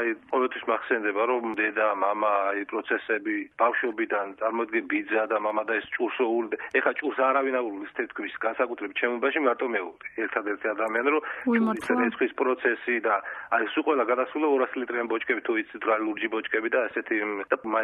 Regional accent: Khimi, Racha-Lechkhumi and Kvemo Svaneti, Georgia; დიახ, დავიბადე ამბროლაუსაიენ სოფელ ხიმში.

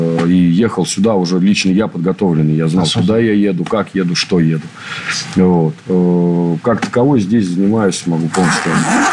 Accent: Moscow, Russia; Я Московская область, сам родился, вырос в Москве, прописан в Московской области

